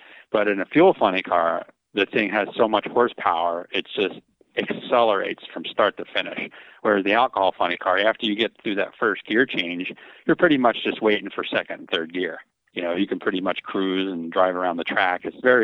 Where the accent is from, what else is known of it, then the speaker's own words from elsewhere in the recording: New Jersey, United States; I grew up in New Jersey. That's where I'm from, the East Coast. And I grew up near Atco Dragway in Englishtown.